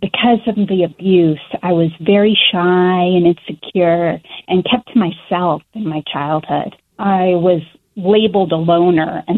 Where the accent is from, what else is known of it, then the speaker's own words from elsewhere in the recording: Washington, United States; moved away as an adult; Yes, I grew up in Western Washington and lived there for over 3 decades before my husband and I moved to Arizona.